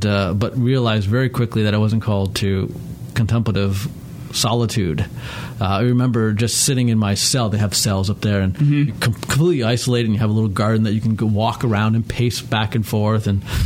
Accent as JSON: {"language": "English", "country": "Canada", "tie": "born or raised there", "said": "So, you know, I grew up in Canada."}